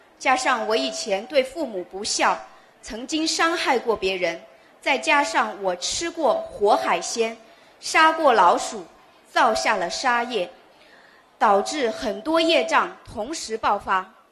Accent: Paris, Île-de-France, France; 我来自巴黎十九区

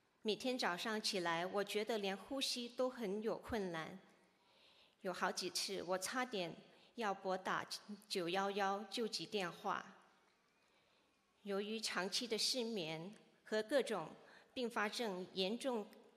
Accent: Texas, United States; 我是来自德州的

